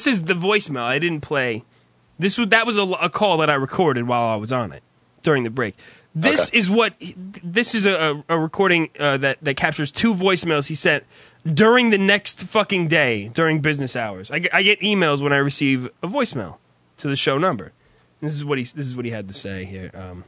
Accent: New Jersey, United States; I'm not, you know, anybody who knows, I'm from New Jersey. I've never ever pretended to be from Detroit.

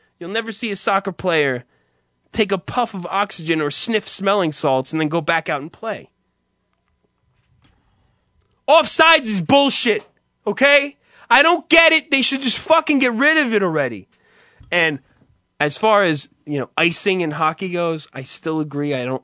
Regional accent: United States; I'm an American person. I probably shouldn't be as interested in this now as I am.

